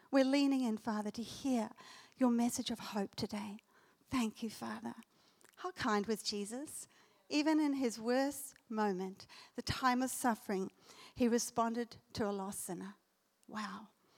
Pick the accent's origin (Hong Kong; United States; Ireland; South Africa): South Africa; also born or lived in New Zealand / Australia; Because I'm actually South African, but, well, I would say I'm South African, I'm Kiwi, and I'm Australian.